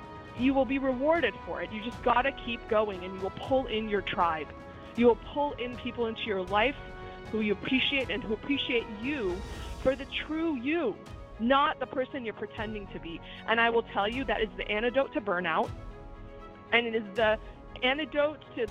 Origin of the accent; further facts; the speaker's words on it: Long Island, New York, United States; born there; also born or lived in Iran; So I was born in Long Island on vacation. My mom wanted me to be a U.S. citizen, and so when she was 9 months pregnant, she came to the U.S., so I would be born here.